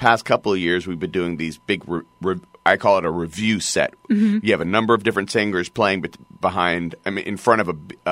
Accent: Lafayette, United States; now in Portland, United States; because, you know, I grew up in Lafayette.

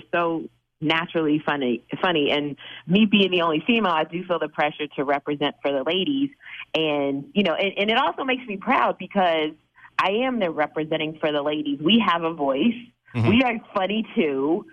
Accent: Kentucky, United States; And I'm from Kentucky. They say pop there, too.

